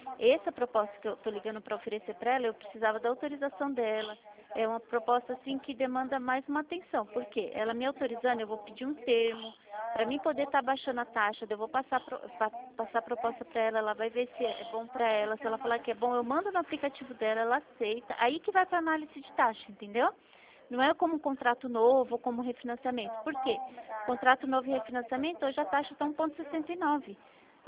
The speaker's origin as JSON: {"language": "Portuguese", "town": "Atibaia", "region": "São Paulo", "country": "Brazil", "said": "Só que eu já fui para Atibaia, eu sou de Atibaia, na verdade."}